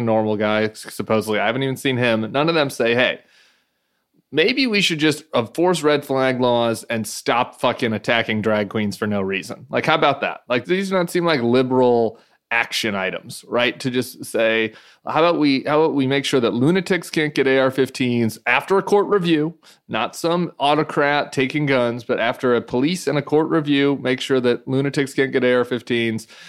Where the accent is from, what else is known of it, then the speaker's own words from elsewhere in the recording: Colorado, United States; my home state, good on them, has gotten rid of a lot of their Republicans lately.